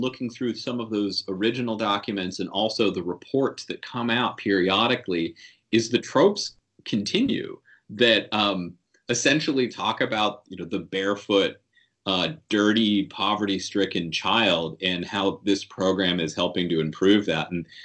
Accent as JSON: {"language": "English", "region": "Appalachia", "country": "United States", "said": "both understanding myself as an Appalachian"}